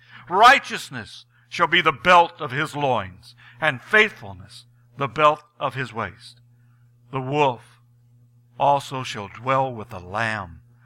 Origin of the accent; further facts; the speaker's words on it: United States; born there; when I was born in America, there was an uptick in the world's technology